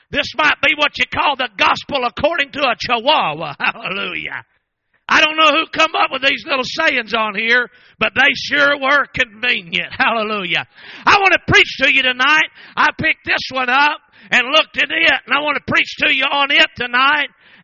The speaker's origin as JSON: {"language": "English", "region": "Oklahoma", "country": "United States", "said": "My children, now I'm from Oklahoma. Now you might think you think all of Oklahoma's ugly."}